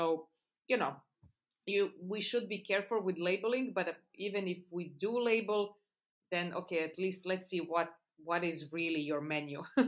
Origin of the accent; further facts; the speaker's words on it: Serbia; moved away; I'm an expat for 30 years. So I'm originally from Serbia.